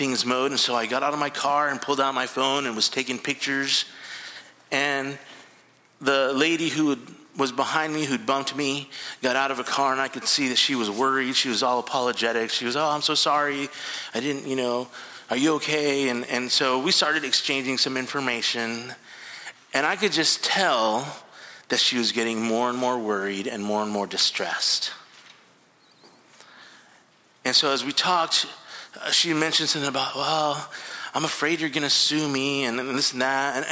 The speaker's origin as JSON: {"language": "English", "country": "Mexico", "tie": "born or raised there", "said": "and I grew up in Mexico. I speak Spanish"}